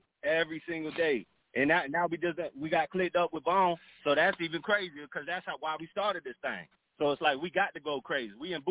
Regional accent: Southern United States, United States; So I grew up down there in the South. I'm talking about the South of the South.

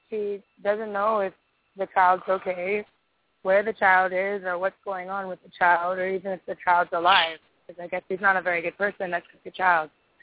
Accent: Hawaii, United States; I'm from Hawaii, but this child is from California.

